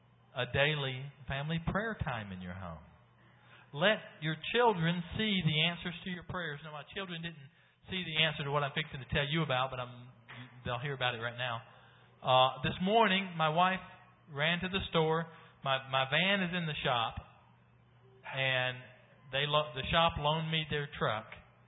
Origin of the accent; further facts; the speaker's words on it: Georgia, United States; also born or lived in Tennessee; now I'm from Georgia. I was actually born in Tennessee.